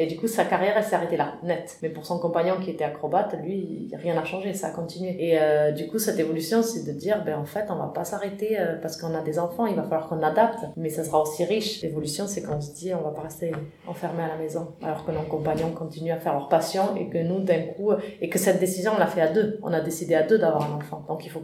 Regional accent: Spain; now in France; moi, je suis espagnole, donc j'aimerais pouvoir le traduire à l'espagnol et aller tourner de l'autre côté. J'aimerais bien... Moi, je suis partie il y a 20 ans de chez moi.

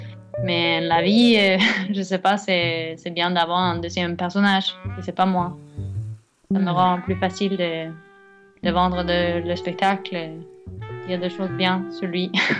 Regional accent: Norway; de la compagnie Hotman Productions. Je viens de la Norvège.

